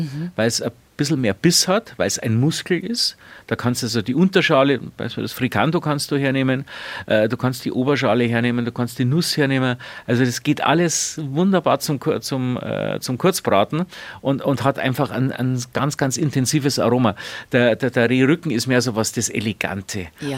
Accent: Bavaria, Germany; wie man bei uns in Bayern sagt.

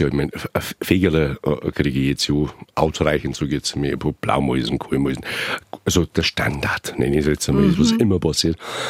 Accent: Bodenmais, Bavaria, Germany; denn ich komme ja aus Bodenmais, das wisst ihr

